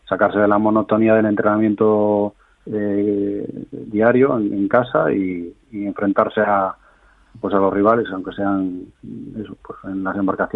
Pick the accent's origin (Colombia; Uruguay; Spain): Spain; Galicia; En mi tierra la gran diferencia que hay es que sales a competir